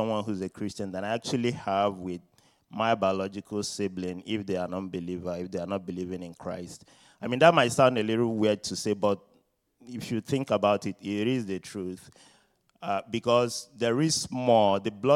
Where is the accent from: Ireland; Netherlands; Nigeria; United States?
Nigeria; And so I grew up in Nigeria, and it's a very different setting.